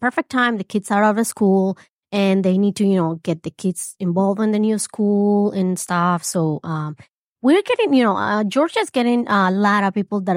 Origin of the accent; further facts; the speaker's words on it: Colombia; English is a second language; You know, I'm a Hispanic. I'm original from Colombia.